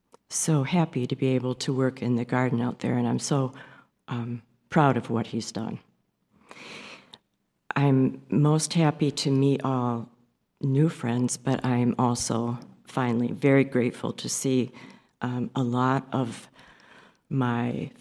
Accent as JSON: {"language": "English", "town": "Saginaw", "region": "Michigan", "country": "United States", "tie": "born or raised there", "said": "I was raised in the First Congregational Church in Saginaw, where my grandparents got married and my dad's two sisters got married"}